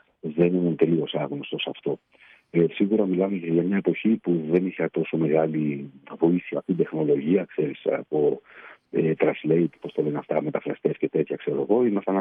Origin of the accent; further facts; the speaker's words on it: Thessaloniki, Central Macedonia, Greece; Μεγαλώσαμε μαζί στην Τούμπα.